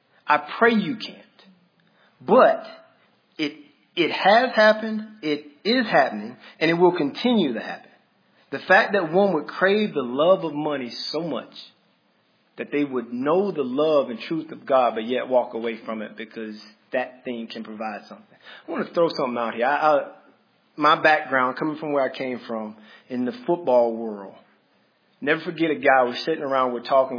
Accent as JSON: {"language": "English", "region": "Mississippi", "country": "United States", "said": "I came from Mississippi."}